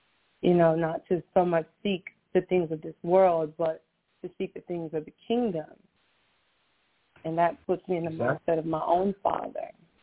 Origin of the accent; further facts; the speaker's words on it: Orlando, Florida, United States; Yes, I'm from Florida, GOCC Florida, Orlando.